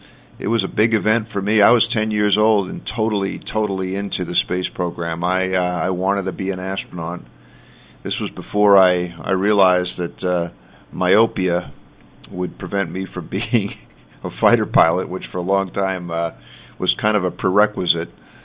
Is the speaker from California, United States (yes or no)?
no; New York, United States; I say this as a New Yorker.